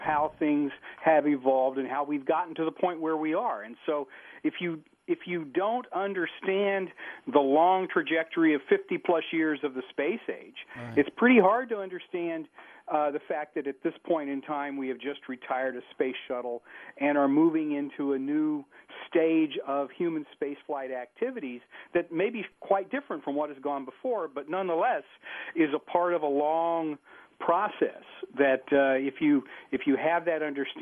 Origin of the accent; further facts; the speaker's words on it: South Carolina, United States; But, I grew up in South Carolina. I was a kid in the 1960s